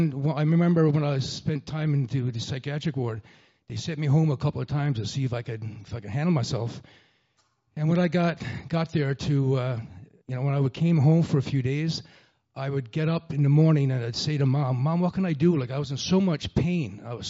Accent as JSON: {"language": "English", "town": "Stephenville", "region": "Newfoundland and Labrador", "country": "Canada", "said": "I'm from Newfoundland. … The beautiful town on the west coast of the island called Stephenville."}